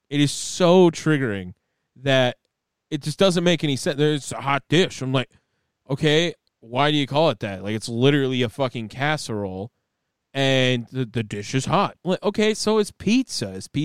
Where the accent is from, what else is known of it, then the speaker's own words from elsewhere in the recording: Wisconsin, United States; accent: Wisconsin; Yeah, I don't think that I'll ever lose my Wisconsin accent. I don't think I will because I get made fun of it out here.